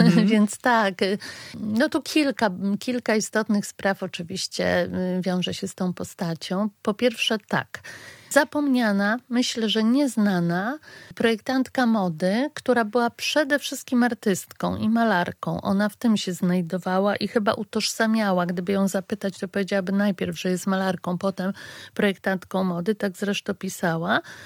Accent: Podlaskie Voivodeship, Poland; bo ja też jestem z Podlasia i teraz mieszkam tutaj.

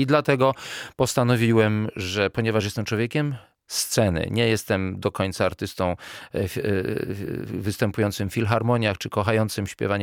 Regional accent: Kraków, Lesser Poland, Poland; A ja jestem jednak z Krakowa.

